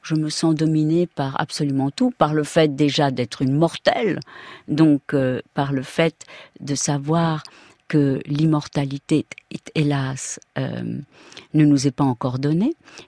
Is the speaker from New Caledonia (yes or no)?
no; Mexico; moved away as an adult; J'ai vécu au Mexique. J'ai été élevée au Mexique jusqu'à l'âge de 18 ans.